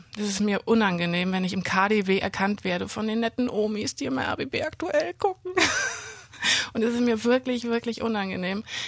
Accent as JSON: {"language": "German", "town": "Güstrow", "region": "Mecklenburg-Vorpommern", "country": "Germany", "said": "Ich komme aus Güstrow, all diese Güstrower, die ihr Leben in dieser Stadt verbracht haben."}